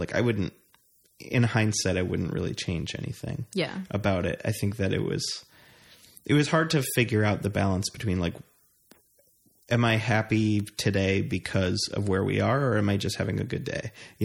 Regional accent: New York, United States; also born or lived in Austin; Listen, I'm from New York. Like I did not have country music in my life at all.

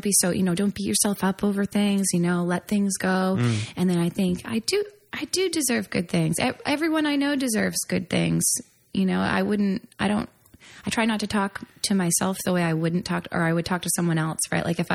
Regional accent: Haverhill, Massachusetts, United States; moved away as an adult; also born or lived in Utah; I grew up in Haverhill, Massachusetts, or I was born in Haverhill and kind of lived in the Merrimack Valley area, northeastern Massachusetts. Went to high school in Framingham. I moved out to Utah when I was about 20.

